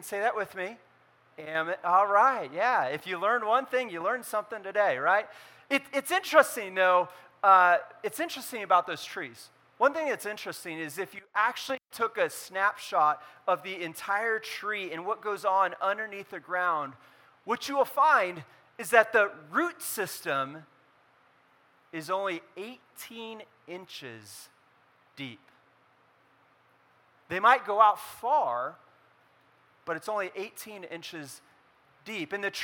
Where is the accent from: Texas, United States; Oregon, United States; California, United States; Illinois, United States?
California, United States; So if you don't know this about me, I grew up in California, and there is a thing that we grow.